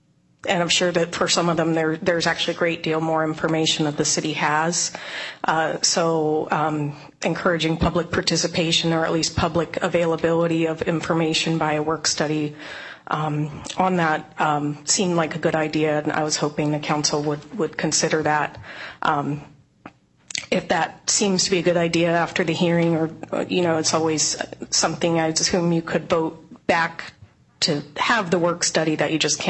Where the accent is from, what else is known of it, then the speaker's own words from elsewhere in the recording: Black Diamond, Washington, United States; now in Bellevue, United States; I'm from Bellevue, and I grew up in Black Diamond.